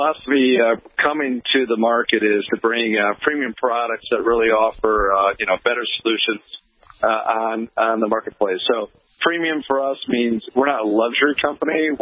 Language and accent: English; Chicago, Illinois, United States; By the way, I'm from Chicago, so that's great to hear you like that, pal.